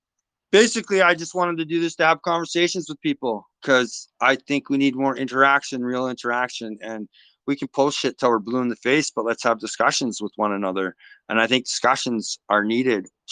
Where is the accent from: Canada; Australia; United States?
Canada; I grew up on Much Music. I'm a Canadian guy. I grew up on YTV, and yeah, I am Canadian, right?